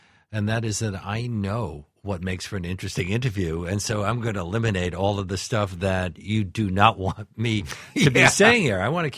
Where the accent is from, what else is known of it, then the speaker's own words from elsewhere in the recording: California, United States; I don't know if it's true, but as a Californian.